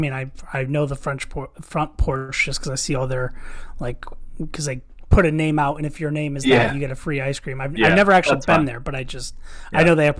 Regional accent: Hudsonville, Michigan, United States; I was going to say, I grew up 3 miles from the original Hudsonville ice cream factory, which does not exist anymore.

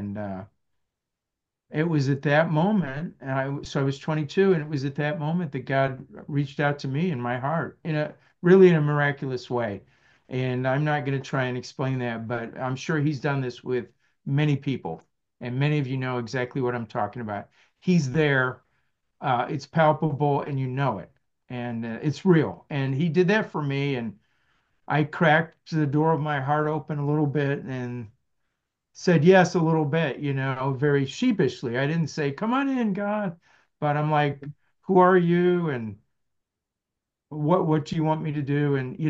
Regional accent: Midwest, United States; Yeah, so I'm just an American guy. I love sports and so on, and grew up in the Midwest, live in the Midwest still my whole life

